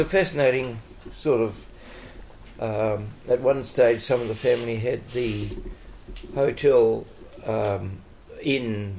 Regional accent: Richmond, Nelson, New Zealand; born there; No, I was born in Richmond, Nelson. My dad was a cheese and butter maker, and my mother was a psychiatric nurse

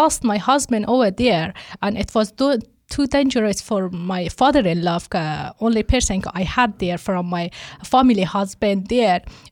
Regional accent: Herat, Afghanistan; moved away as an adult; also born or lived in Pakistan; I was born in Herat from the western and Afghanistan. I'm from Afghanistan, and I left my country like 10 years ago

